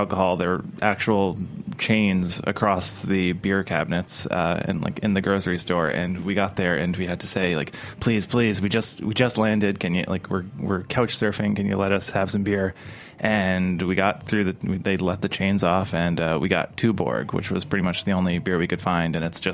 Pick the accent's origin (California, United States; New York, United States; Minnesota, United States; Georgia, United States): New York, United States; New York City; And I'm from Bay Ridge, which was very Norwegian.